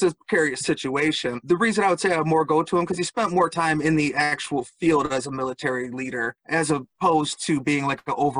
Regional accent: Detroit, Michigan, United States; I'm from Detroit and I talk about gangsters, but yeah, I'll give it a shot.

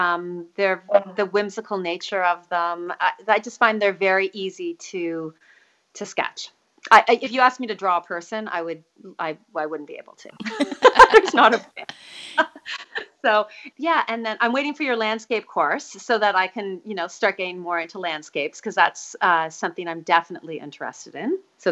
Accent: Toronto, Ontario, Canada; now in Whistler, Canada; I grew up in Toronto, and then I moved to Whistler after university. I was 22. So I've been here for 30 years now.

